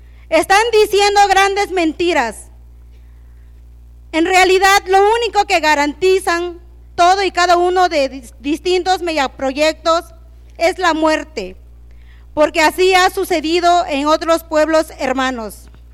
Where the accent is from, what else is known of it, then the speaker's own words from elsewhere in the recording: Santa María Jacatepec, Oaxaca, Mexico; vengo del ejido de Macedonio Alcalá, de municipio de Santa María Jacatepec, Tuxtepec, Oaxaca.